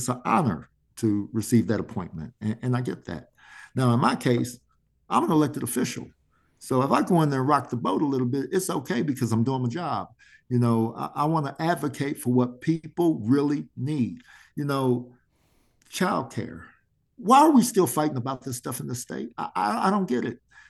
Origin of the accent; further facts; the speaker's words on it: Kansas City, Missouri, United States; and here in Kansas City, my hometown